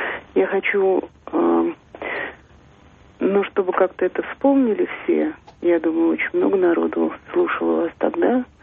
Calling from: Moscow, Russia; я из Москвы.

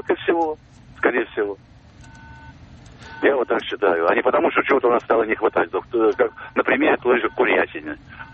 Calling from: Moscow, Russia; Я из Москвы звоню.

